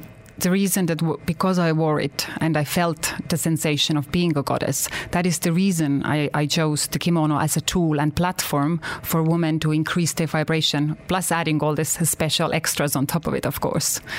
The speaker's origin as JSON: {"language": "English", "country": "Estonia", "also_born_or_lived": "London", "second_language": "English", "said": "I am from Estonia. It's a very tiny country. We only have 1 million people. So I'm literally one in a million. but we are a very spiritual country."}